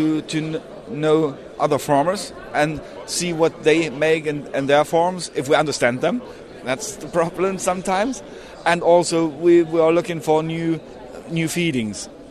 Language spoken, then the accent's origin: English; Germany; English is a second language; We're from Germany, from the middle of Germany